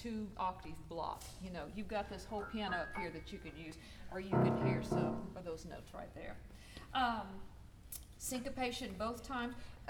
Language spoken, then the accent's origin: English; Oklahoma, United States; And I played for stage band when I was growing up in Oklahoma State.